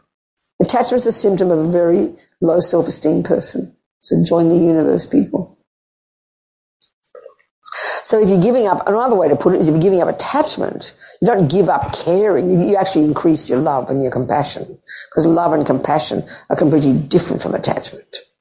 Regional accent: Australia; Excuse me, being Australian here.

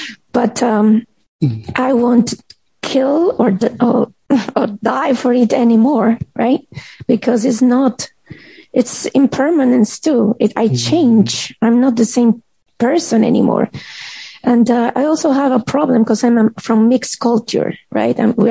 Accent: Lima, Peru; now in United States; So when I was a Peruvian, I'm from Lima, Peru.

